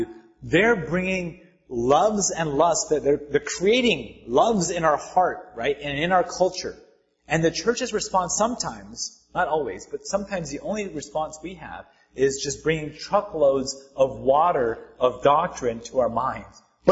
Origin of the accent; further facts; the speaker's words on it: United States; this is me speaking as someone born and raised in America, evangelical Christian, you know, 75% of my life now.